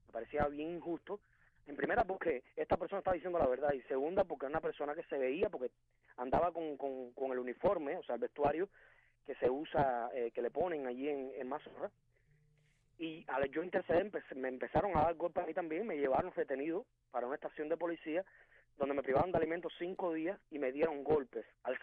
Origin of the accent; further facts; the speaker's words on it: Cuba; moved away; Nosotros salimos por miedo de Cuba.